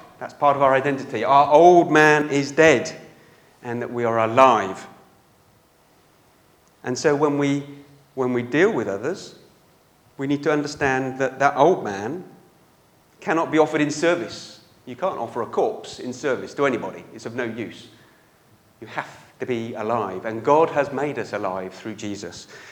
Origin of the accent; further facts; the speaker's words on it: England, United Kingdom; It says I'm a UK citizen. But my identity is also evident in the way I behave. I'm very British, very English.